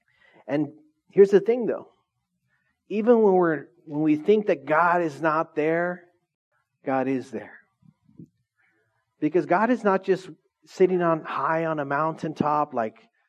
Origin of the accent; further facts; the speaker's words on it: Orange Cove, California, United States; I grew up in Orange Cove.